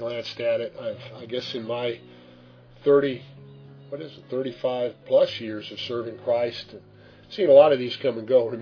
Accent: Kansas City, United States; since growing up in the Kansas City area, we didn't have any.

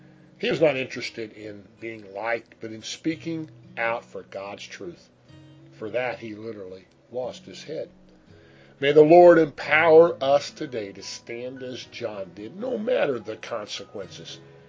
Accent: Missouri, United States; also born or lived in Pennsylvania / New England; It's a sound I recall hearing growing up in Missouri, as I mentioned, when we lived in upstate Pennsylvania, and even when we lived in the city in New England.

